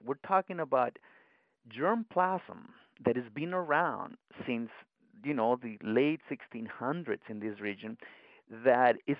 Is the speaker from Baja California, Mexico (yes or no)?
no; Magdalena, Sonora, Mexico; I am from Magdalena, Sonora, in Mexico, I grew up in these orchards. I grew up in a rural agricultural kind of environment.